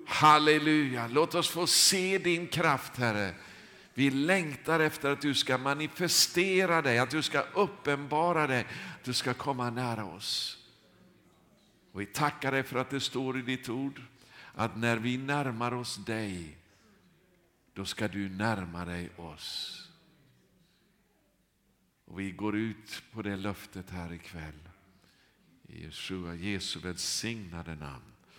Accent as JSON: {"language": "Swedish", "country": "Sweden", "tie": "born there", "said": "Jag är ju svensk från början, jag är född här i det här landet."}